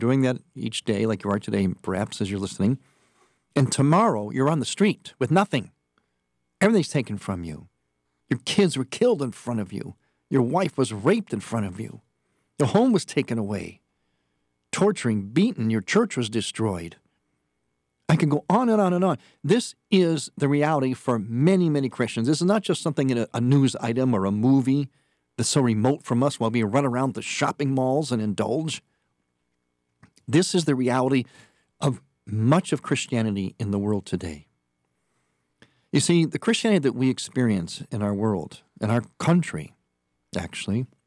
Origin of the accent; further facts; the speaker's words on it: Cleveland, Ohio, United States; Could have chose my hometown of Cleveland, whatever.